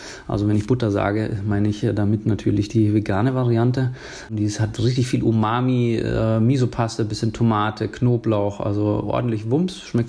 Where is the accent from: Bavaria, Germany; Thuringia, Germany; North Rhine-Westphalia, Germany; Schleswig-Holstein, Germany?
Bavaria, Germany; bei uns in Bayern sagt man Kartoffelkäs